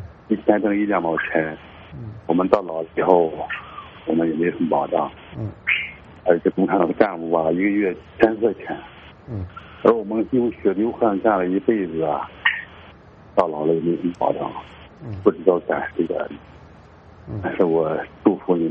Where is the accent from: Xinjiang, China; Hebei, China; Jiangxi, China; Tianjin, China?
Hebei, China; 我是河北的。